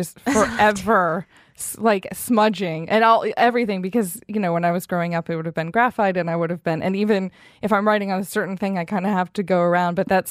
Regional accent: United States; I'm American

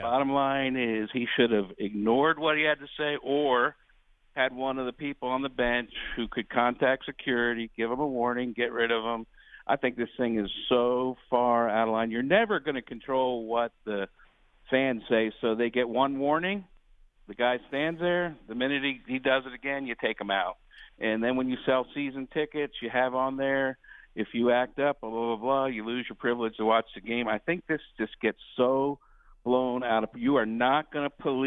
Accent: Valley Forge, Pennsylvania, United States; I grew up in Valley Forge rooting for the Eagles.

